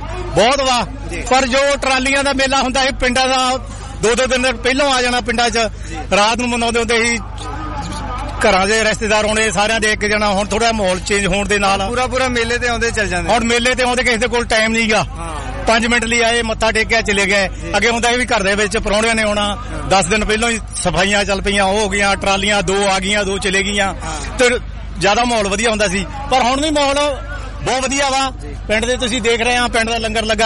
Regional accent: Tajpur, Punjab, India; ਪਿੰਡ ਦਾ ਆਪਣਾ ਤਾਜਪੁਰ ਆ

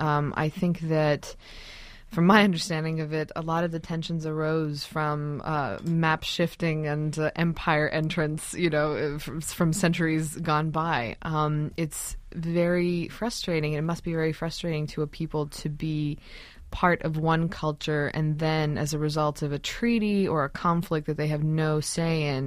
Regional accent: United Kingdom; accent: British; I grew up speaking like the Queen's English with a proper British accent.

